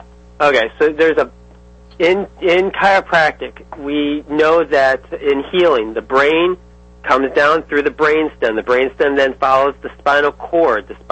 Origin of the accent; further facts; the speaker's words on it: Ohio, United States; Hey, my old stomping ground. I'm from Ohio.